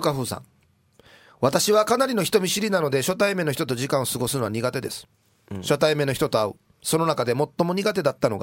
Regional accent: Okinawa, Japan; でも自分から沖縄出身なのをアピールしないといけません。

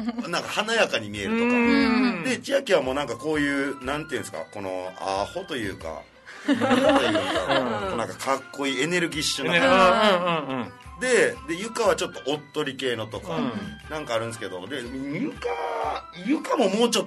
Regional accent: Chatan, Okinawa, Japan; 僕の地元北谷町に民泊を1棟建てましょう

